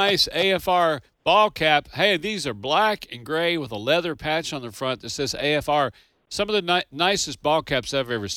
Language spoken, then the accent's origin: English; Owensboro, Kentucky, United States; hey, I'm from Owensboro, right up the river from you.